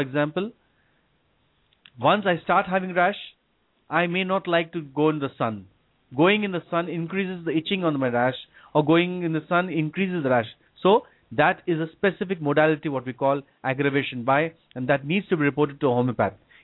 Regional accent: India; I've been born and brought up in India. Right from birth, I've been here.

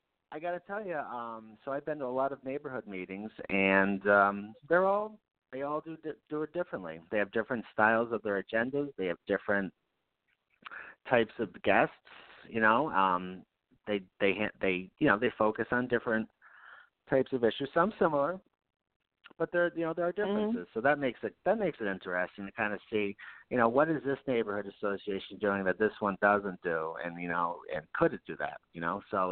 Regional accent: Knox, New York, United States; I'm actually going up to my hometown, the town of Knox. It's up in the Helderberg Hilltowns.

